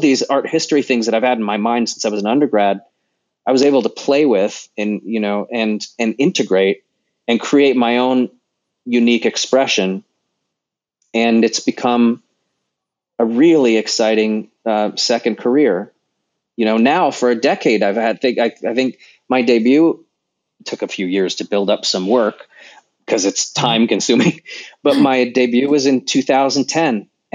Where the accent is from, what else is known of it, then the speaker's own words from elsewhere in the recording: Sacramento, California, United States; born there; I was born in Sacramento. So I always planned to move to California eventually.